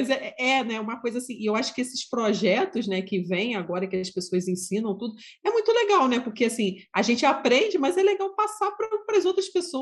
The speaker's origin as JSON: {"language": "Portuguese", "region": "Bahia", "country": "Brazil", "said": "Foi a mesma coisa comigo sendo baiana."}